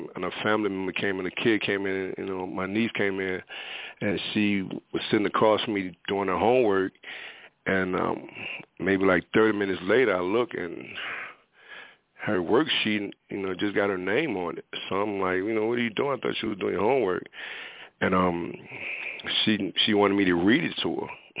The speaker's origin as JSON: {"language": "English", "town": "Richmond", "region": "Virginia", "country": "United States", "said": "not even knowing I'm a kid from Jackson Ward"}